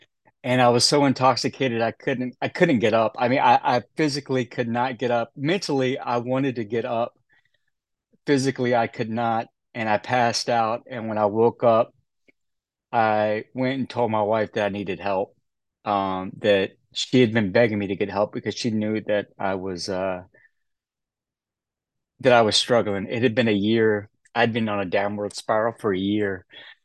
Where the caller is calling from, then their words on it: Memphis, Tennessee, United States; I am zooming in from Memphis, Tennessee.